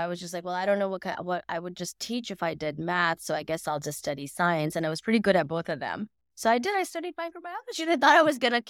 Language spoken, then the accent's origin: English; Mississippi, United States; And then just about, you know, my crazy ass childhood, just growing up in Mississippi with one of nine.